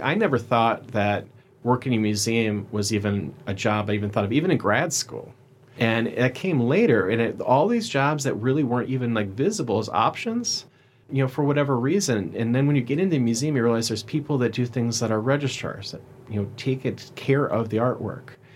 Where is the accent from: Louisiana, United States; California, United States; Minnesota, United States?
Minnesota, United States; growing up in Minnesota, a bunch of Twins cards, which really weren't worth that much.